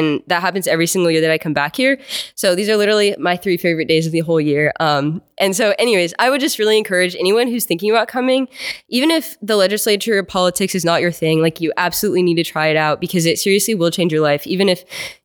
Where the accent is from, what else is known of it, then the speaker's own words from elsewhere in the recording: Orlando, Florida, United States; I'm from Orlando, Florida